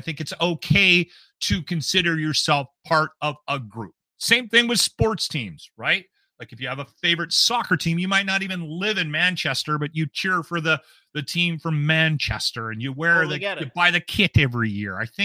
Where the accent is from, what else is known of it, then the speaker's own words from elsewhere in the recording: Canada; I identify as a Canadian, and I don't think there's anything wrong with that.